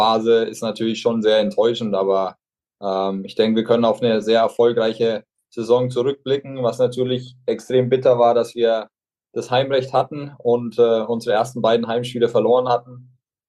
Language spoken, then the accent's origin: German; Bamberg, Bavaria, Germany; Der ist auch gebürtiger Bamberger und ist in Bamberg genauso das Konzept durchlaufen wie ich.